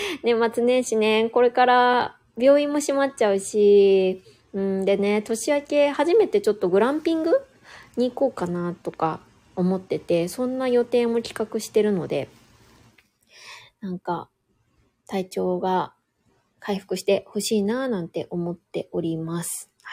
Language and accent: Japanese; Niigata, Japan; also born or lived in Kanto; 私ずっと東の方に住んでいたので、出身が新潟で、ずっとその後はね関東圏に住んでたんですよ。で、まあ新潟出身だから、